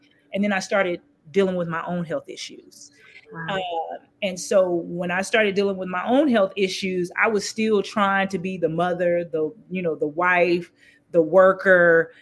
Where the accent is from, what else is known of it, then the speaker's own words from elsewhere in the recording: Denver, Colorado, United States; even though gangs were very prominent in the 90s growing up in Denver, Colorado. But I learned to love it.